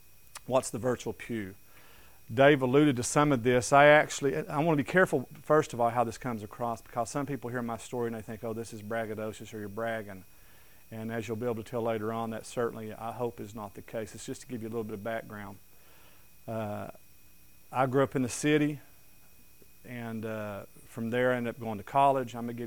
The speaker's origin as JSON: {"language": "English", "town": "Johnson City", "region": "Tennessee", "country": "United States", "lives_now": "Kansas, United States", "said": "I'm originally from Tennessee, Upper East Tennessee in the mountains of Tennessee, 100 miles northeast of Knoxville in the Tri-City areas, specifically a place called Johnson City, Tennessee, which is a part of the Tri-Cities."}